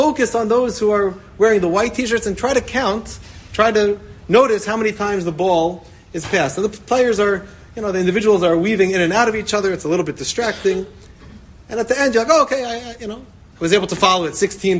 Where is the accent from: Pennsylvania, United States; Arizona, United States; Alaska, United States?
Pennsylvania, United States; Philadelphia; I was going into fifth grade, and I grew up in Philadelphia.